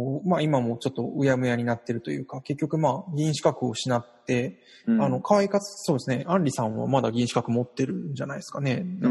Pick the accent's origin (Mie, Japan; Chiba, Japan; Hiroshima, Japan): Hiroshima, Japan; 広島、まあ、広島の、うん、あの地元広島っていうこともあり